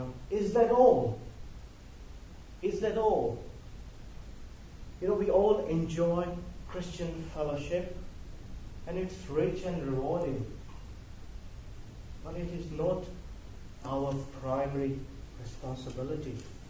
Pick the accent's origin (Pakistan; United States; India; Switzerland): Pakistan; I'm from Pakistan, came to know the Lord in 1996